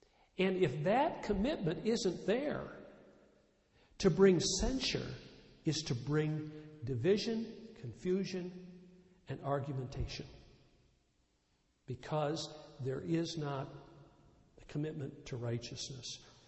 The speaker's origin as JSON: {"language": "English", "region": "Wisconsin", "country": "United States", "tie": "born or raised there", "also_born_or_lived": "Kansas City, Missouri", "said": "but I remember growing up in Wisconsin. And in Missouri, we were in an interesting place in Kansas City also"}